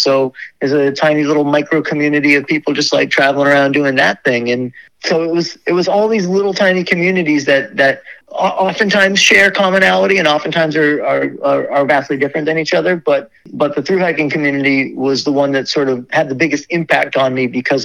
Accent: East Coast, United States; I had been living on the West Coast and had planned on returning to Oregon post-AT, even though I'm from the East Coast.

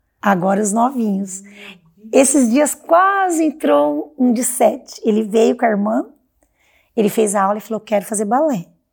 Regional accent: Paraná, Brazil; moved away as an adult; now in Vilhena, Brazil; eu sou paranaense, vivi 21 anos lá, mas quantos anos eu já tô aqui? Então eu já abracei essa Vilhena.

